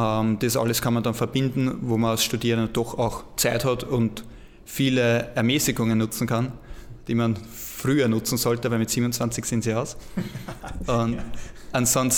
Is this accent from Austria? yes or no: yes; Schöngrabern, Lower Austria, Austria; Ich bin aus dem Weinviertel, Bezirk Hollerbrunn, Schöngrabern.